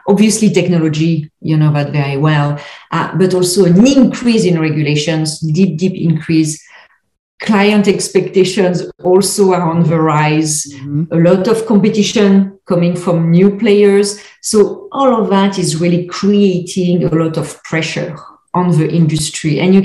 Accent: France; English is a second language; now in North America; So as I'm sure everyone can hear, I'm from France originally. I've been in North America for 20 years.

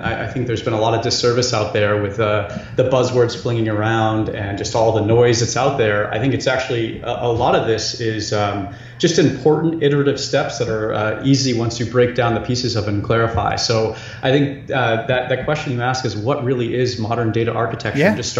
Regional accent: Maine, United States; I'm from the boonies of Maine.

